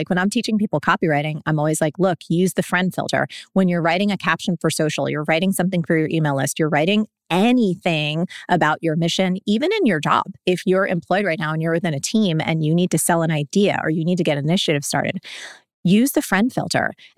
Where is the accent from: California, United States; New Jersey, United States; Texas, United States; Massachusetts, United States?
New Jersey, United States; And I'm from Jersey. So I make up words all the time.